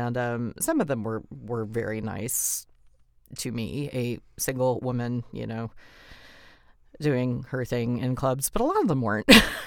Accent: Oklahoma, United States; I'm from Oklahoma, and I love it very much.

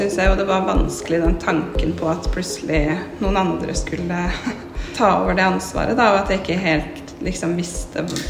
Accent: Notodden, Vestfold og Telemark, Norway; Jeg er jo fra Notodden, så jeg har jo en del veninner som har barn i barnehage der.

